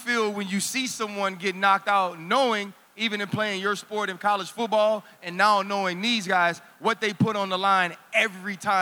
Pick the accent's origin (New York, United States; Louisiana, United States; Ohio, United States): Louisiana, United States; See, like, the two of us are proud that we're from Louisiana.